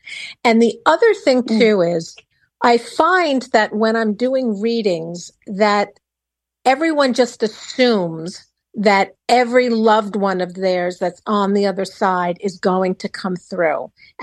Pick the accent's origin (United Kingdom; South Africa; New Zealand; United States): United States; Long Island, New York; I'm actually from Long Island, out in Long Island. We just did purchase a second home in New Jersey.